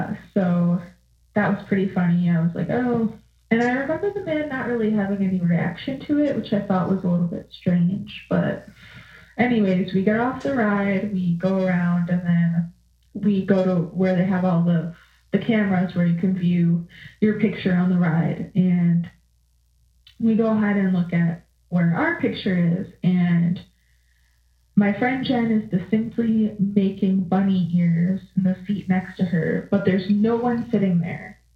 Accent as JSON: {"language": "English", "town": "Cary", "region": "Illinois", "country": "United States", "said": "I'm from Cary, Illinois."}